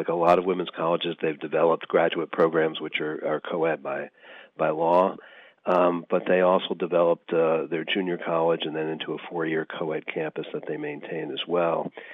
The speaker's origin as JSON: {"language": "English", "region": "New Jersey", "country": "United States", "tie": "born there", "said": "I was born in New Jersey."}